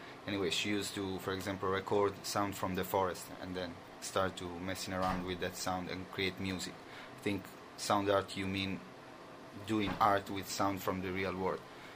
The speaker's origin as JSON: {"language": "English", "town": "Palermo", "region": "Sicily", "country": "Italy", "second_language": "English", "moved": "yes", "lives_now": "Limerick, Ireland", "said": "I came from Palermo, and all people know it's a dangerous place."}